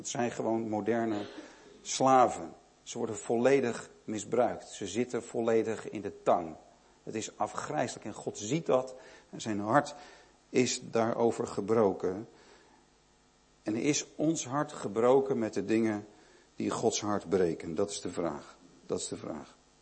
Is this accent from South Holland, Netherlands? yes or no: no; Haarlem, North Holland, Netherlands; Ik studeerde in Bad Hoeverdorp, vlakbij Amsterdam. Ik kom uit Haarlem, ook vlakbij Amsterdam. Mijn ouders zijn allebei in Amsterdam geboren.